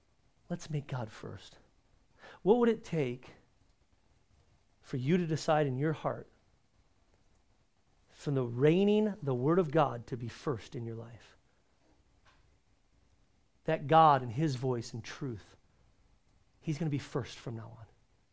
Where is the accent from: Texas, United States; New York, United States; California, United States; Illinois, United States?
California, United States; San Diego; Sometimes here in the Southern California culture, I grew up in San Diego, it's all I know.